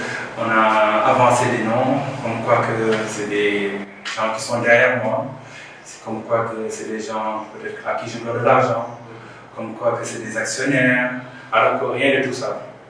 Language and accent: French; Senegal; Ben, on est des Sénégalais.